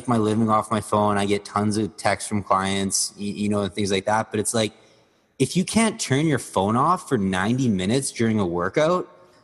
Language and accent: English; Edmonton, Alberta, Canada; I grew up in Edmonton, and I started working out when I was 13.